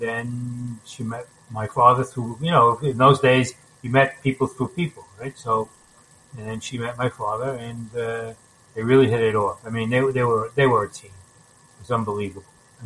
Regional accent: College Point, New York, United States; when I was a kid, I grew up obviously in College Point, and there was German, Irish, and Italian.

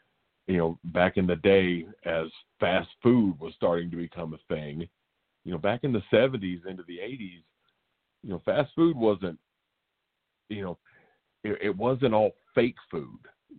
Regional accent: Oklahoma, United States; And I am from Oklahoma. And the only knock that I will say on Colorado is that for a slow-talking Southern boy like myself, there's no place to swim.

